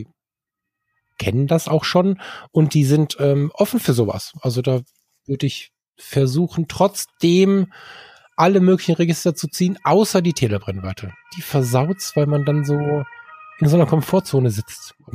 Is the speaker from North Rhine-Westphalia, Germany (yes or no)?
yes; North Rhine-Westphalia, Germany; ich bin halt im Ruhrgebiet aufgewachsen, ich habe halt so ein großes Mundwerk